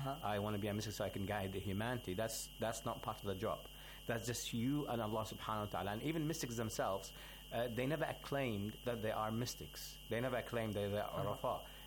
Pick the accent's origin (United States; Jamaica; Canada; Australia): Australia; I'm from Australia, but originally my parents are Arabs, so alhamdulillah, I got the blood in me.